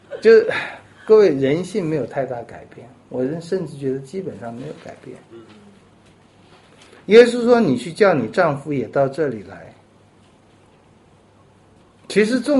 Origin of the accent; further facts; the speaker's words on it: Taiwan; 咱们中国人，我从台湾来啊，真是我们台湾同胞有很多好处，有很多优点。